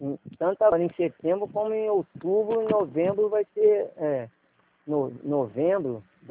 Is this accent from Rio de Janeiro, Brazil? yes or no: yes; Rio de Janeiro, Brazil; Sou da Tijuca.